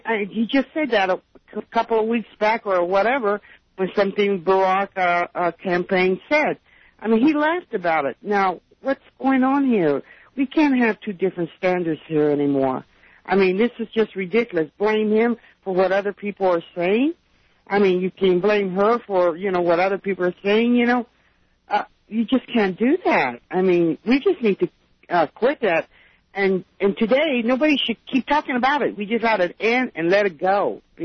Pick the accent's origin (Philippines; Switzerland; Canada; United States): United States; Kansas; And I'm from Kansas, so going to Chicago, who I thought would be a lot different, it's a trip in Chicago.